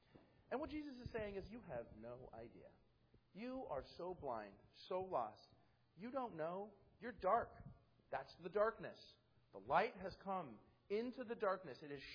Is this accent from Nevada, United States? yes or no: yes; Reno, Nevada, United States; moved away as an adult; also born or lived in Ventura, California / South Carolina; I was born in Ventura, California. I was raised in Reno, Nevada from 6 months of my birth date on till about 27, till I think it was 27, 28 years old when we moved to South Carolina.